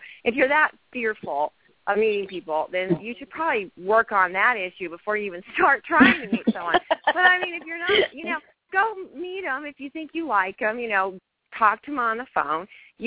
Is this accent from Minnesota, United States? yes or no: no; Oklahoma, United States; I'm from Oklahoma and he's from Kansas.